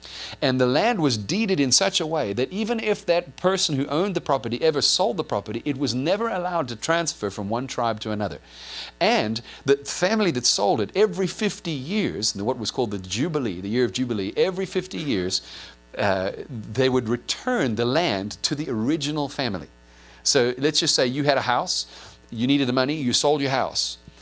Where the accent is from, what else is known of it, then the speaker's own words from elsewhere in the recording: South Africa; I grew up in South Africa, where the white people dominated the indigenous people, the black people of South Africa.